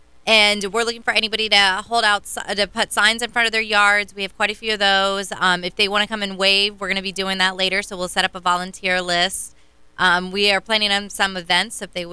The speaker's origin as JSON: {"language": "English", "region": "Florida", "country": "United States", "said": "I'm from Brevard County. I love it here."}